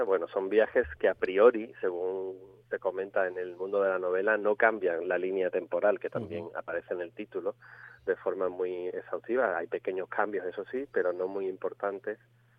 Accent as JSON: {"language": "Spanish", "town": "Écija", "region": "Andalusia", "country": "Spain", "said": "Yo soy profeta en mi tierra, lo puedo presumir de ello, y la gente de Écija siempre me trata con muchísimo cariño"}